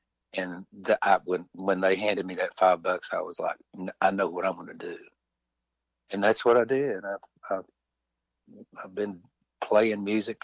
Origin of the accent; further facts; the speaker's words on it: Tennessee, United States; born there; also born or lived in North Carolina; I was conceived in North Carolina and born in Tennessee, so I'm bilingua